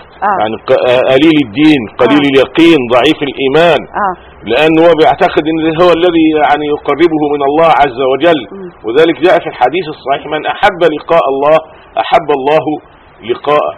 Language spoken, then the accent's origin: Arabic; Egypt; كما رأيت في قريتي واعتقد في كل القرى المصرية